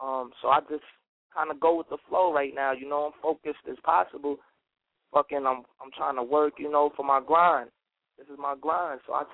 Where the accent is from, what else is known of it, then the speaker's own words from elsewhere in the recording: Bronx, New York, United States; I'm from the Bronx, man. My grind is singing and rapping.